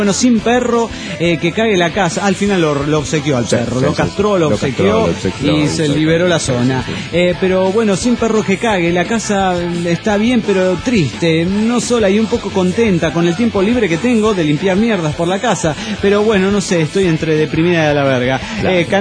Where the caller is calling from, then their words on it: Xalapa, Veracruz, Mexico; de Jalapa, Veracruz.